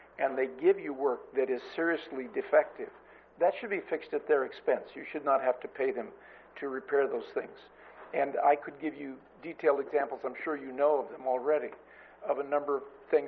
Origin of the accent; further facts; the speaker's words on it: Nipomo, California, United States; Good morning again. … I'm from Napomo still.